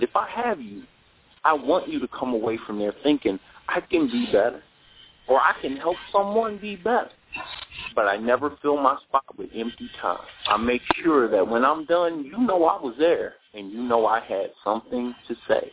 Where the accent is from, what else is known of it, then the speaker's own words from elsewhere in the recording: Detroit, Michigan, United States; recently I just did Cobo Arena. That's my hometown. It's Detroit.